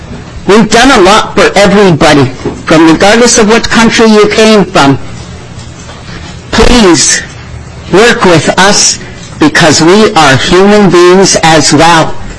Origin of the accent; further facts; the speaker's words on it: Colima, Minnesota, United States; I'm from Colima, Minnesota. That's located on the Red Lake Indian Reservation.